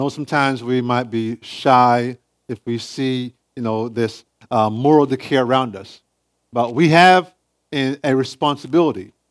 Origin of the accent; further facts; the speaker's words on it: Jamaica; I grew up in Jamaica.